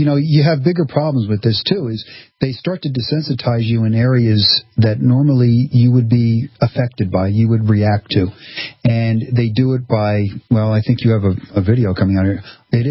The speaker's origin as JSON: {"language": "English", "region": "New Jersey", "country": "United States", "tie": "born or raised there", "said": "I remember growing up in New Jersey. You know, that's basically a Democratic state."}